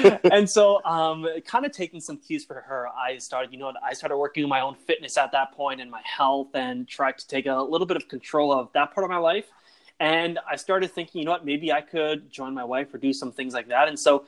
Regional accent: Canada; I'm actually a Canadian, so one of those crazy Canadians

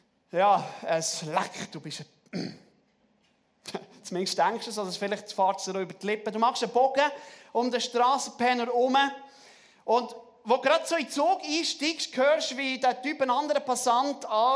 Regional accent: Bolivia; also born or lived in Peru; Selber habe ich ganz viele Jahre in Südamerika gelebt. Ich bin in Bolivien aufgewachsen. Habe mit meiner Familie in Bolivien und Peru als Bibelschullehrer gearbeitet. Wir sind jetzt seit 2018 wieder zurück.

